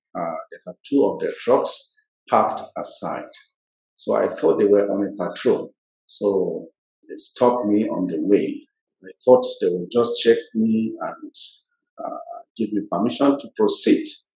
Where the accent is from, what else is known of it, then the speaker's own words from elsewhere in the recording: Plateau, Nigeria; I come from Plateau State, Nigeria. I've been a pastor with the Church of Christ in Nations, Kokin.